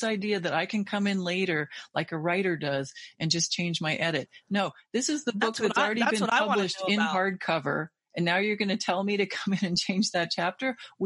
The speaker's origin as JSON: {"language": "English", "region": "New Mexico", "country": "United States", "also_born_or_lived": "New York", "said": "I'm from New Mexico, but I lived in New York in the Keith Haring days, in the, you know, Basquiat days."}